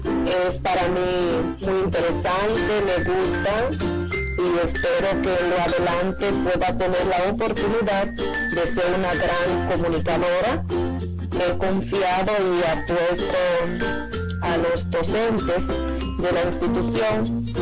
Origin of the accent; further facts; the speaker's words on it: Dominican Republic; now in New York, United States; Soy dominicana, vivo en Staten Island, New York